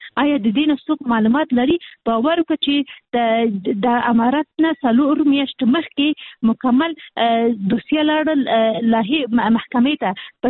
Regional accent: Kabul, Afghanistan; مونږ اصلي د کابل یو

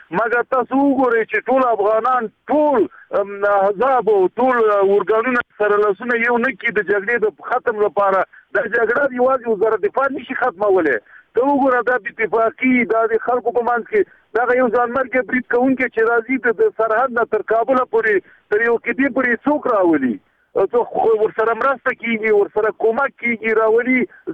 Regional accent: Afghanistan; زه یو افغان یم

